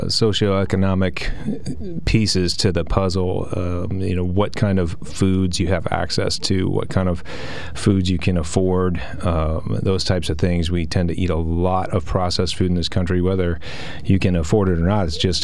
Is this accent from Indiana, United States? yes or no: yes; Indiana, United States; I'm from Indiana, not Indiana, Pennsylvania, but Indiana, the state.